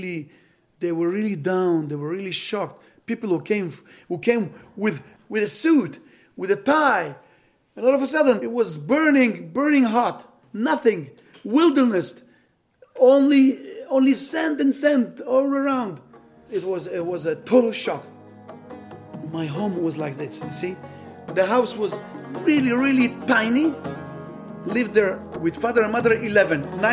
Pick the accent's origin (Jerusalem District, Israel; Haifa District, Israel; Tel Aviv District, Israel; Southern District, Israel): Southern District, Israel; Ofakim; English is a second language; I was born here in Ofakim about 56 years ago, right here in my little town. And since then, I live here, and every now and then I went to America sometime.